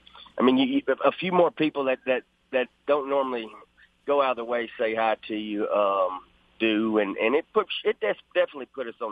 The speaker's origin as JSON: {"language": "English", "region": "Louisiana", "country": "United States", "tie": "born or raised there", "also_born_or_lived": "Arkansas / Kentucky", "said": "just growing up in Louisiana, having a small farm in Arkansas, moving up to Kentucky"}